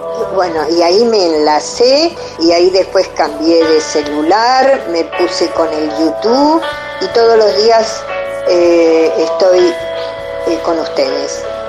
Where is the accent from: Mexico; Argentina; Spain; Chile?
Argentina; Buenos Aires; Soy de Ciudad de Buenos Aires.